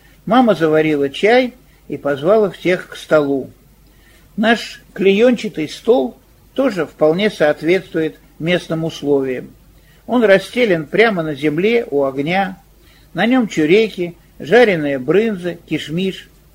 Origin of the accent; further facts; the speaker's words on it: Leningrad, Saint Petersburg, Russia; мы, как эвакуированные из Ленинграда русские, выкопали себе землянку в склоне холма.